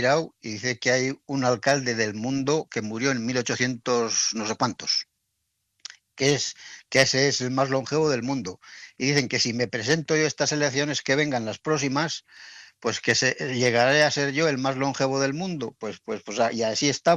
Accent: Villarroya, La Rioja, Spain; yo a Villarroya no lo voy a desatender. Porque eso es una cosa que lo llevo en el corazón, en mi pueblo.

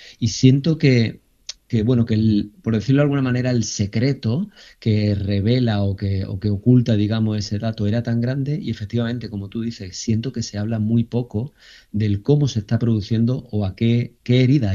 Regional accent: Jaén, Andalusia, Spain; soy de Jaén y de familia que ha trabajado el campo

